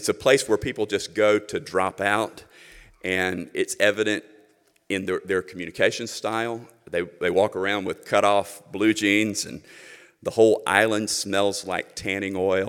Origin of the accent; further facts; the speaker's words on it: Florida, United States; Way down at the very tip of my home state is a quirky little island called Key West.